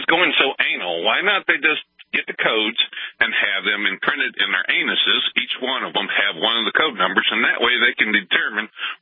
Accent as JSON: {"language": "English", "region": "Georgia", "country": "United States", "said": "I'm a truck driver out here, and actually I'm from Georgia. I'm the location right now. I'm in Kansas."}